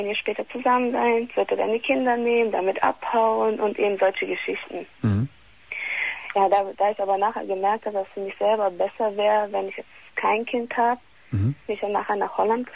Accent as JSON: {"language": "German", "country": "Italy", "said": "Ich bin Italienerin."}